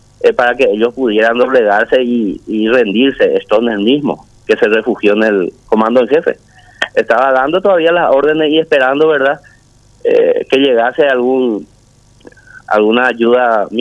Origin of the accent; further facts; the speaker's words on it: Ipacaraí, Central, Paraguay; yo vine de Franco una vez en mi ciudad, en Ipacaraí